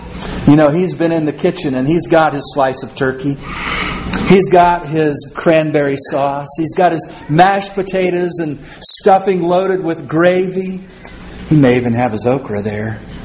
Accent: Kansas, United States; born there; I was born in Kansas, but my folks were from Oklahoma

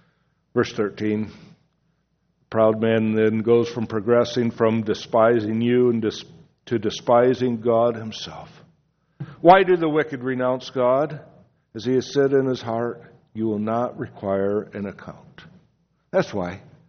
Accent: Michigan, United States; I hail from Michigan.

